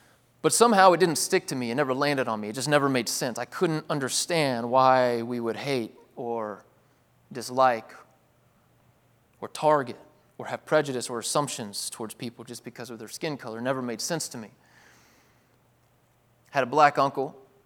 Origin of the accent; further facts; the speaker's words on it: Tennessee, United States; See, I grew up in East Tennessee. I grew up in a small town, Confederate flags flying everywhere.